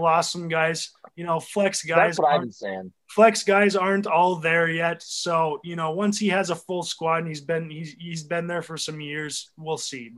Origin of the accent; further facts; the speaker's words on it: Grand Forks, North Dakota, United States; growing up in Grand Forks is tough not to be, because I went to almost every game, you know